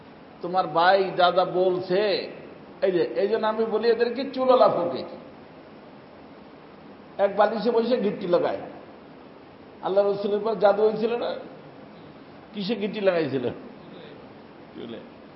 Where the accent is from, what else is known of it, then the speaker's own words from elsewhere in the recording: Bangladesh; moved away; আমি একবার এই বাংলাদেশে যখন প্রথম প্রথম আসলাম আমার গ্রামের বাড়িতে, আমার মা বেঁচে ছিলেন